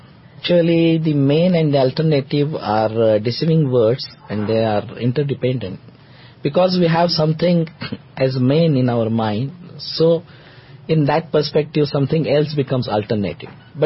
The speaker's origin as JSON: {"language": "English", "town": "Pune", "region": "Maharashtra", "country": "India", "said": "You see, I am from Maharashtra. It's a city near Mumbai."}